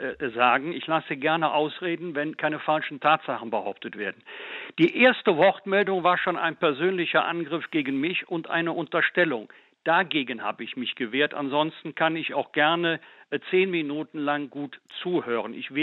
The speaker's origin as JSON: {"language": "German", "town": "Bergisch Gladbach", "region": "North Rhine-Westphalia", "country": "Germany", "tie": "born or raised there", "said": "Ich war über 20 Jahre kommunalpolitisch aktiv in meiner Heimatstadt Bergisch-Gladbach."}